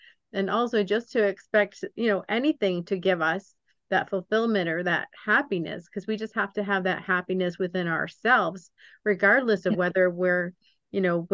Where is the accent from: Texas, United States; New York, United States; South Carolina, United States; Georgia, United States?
Georgia, United States; I have a friend that he's from California. I'm from Georgia.